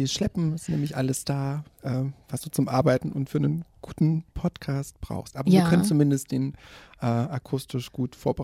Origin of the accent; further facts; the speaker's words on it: Leipzig, Saxony, Germany; Ja, ich bin ja eine waschechte Leipzigerin.